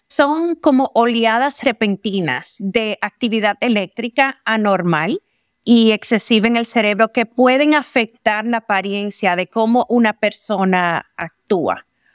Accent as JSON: {"language": "Spanish", "country": "Dominican Republic", "moved": "as an adult", "said": "Yo soy originalmente de la República Dominicana y vine aquí a este país a entrenarme en cuanto a trastornos neurológicos y la epilepsia específicamente en niños."}